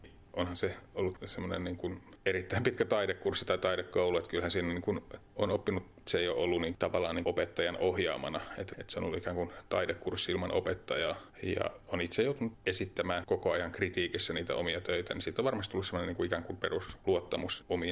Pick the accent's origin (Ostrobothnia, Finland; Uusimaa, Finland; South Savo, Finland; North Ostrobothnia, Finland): Uusimaa, Finland; Helsinki; koska sielläpäin Helsinkiä, mistä mä oon kotoisin, niin siellä niin oli ensimmäisiä niin graffitimaalaajia Suomessa